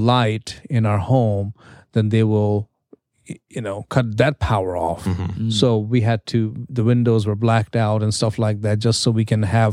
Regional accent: India; For those of you who may not know, I grew up in India

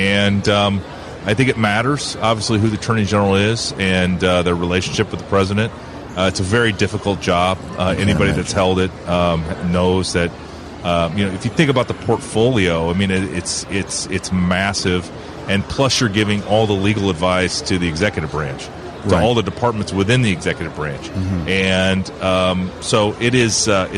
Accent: Iowa, United States; especially when I'm in my home state of Iowa, and I'd give a lot of speeches around the state.

